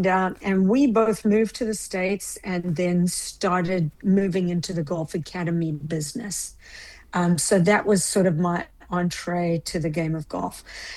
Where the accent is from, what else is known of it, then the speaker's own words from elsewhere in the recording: Durban, KwaZulu-Natal, South Africa; I'm from South Africa, Durban, South Africa.